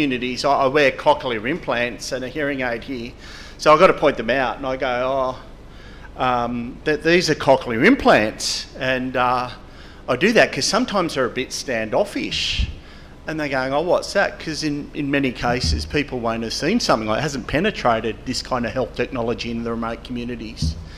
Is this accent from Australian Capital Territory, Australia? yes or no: no; Taree, New South Wales, Australia; first language Gutang; I'm an Aboriginal person. The Aboriginal nation where I'm from is the Warramai nation. So we think in rivers a lot. So if people know the Manning River around Taree, that's where my mob's from in New South Wales.